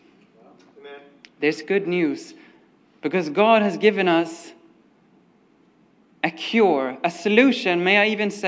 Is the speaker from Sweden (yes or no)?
yes; Sweden; I come from Sweden, a country far, far away.